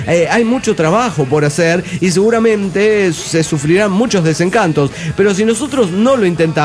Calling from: Everett, Washington, United States; also born or lived in Peru; de Everett, Washington.

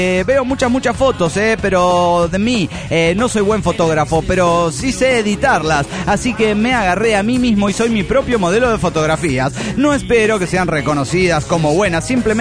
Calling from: Villahermosa, Tabasco, Mexico; de Villahermoso, Tabasco, México.

